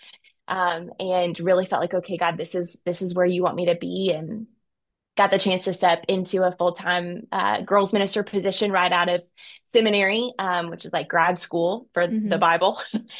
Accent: Georgia, United States; now in Oklahoma, United States; But I'm originally from Georgia. I always want to make that clear that I'm a Southeastern girl. Okay. I'm from the great state of Georgia. I do live in Oklahoma, but I am a Georgia peach at heart.

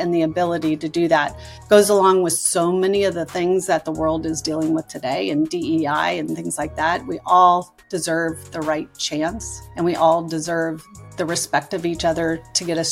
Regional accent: Midwest, United States; also born or lived in California; So I didn't grow up in one place. I was born in California, grew up in the Midwest, and then ended up as a Maryland transplant.

